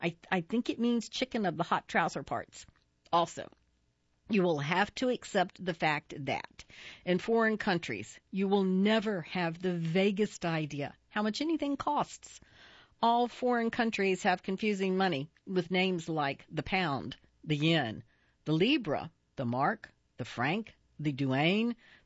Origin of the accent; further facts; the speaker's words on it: United States; As an American who was raised in America and attended American schools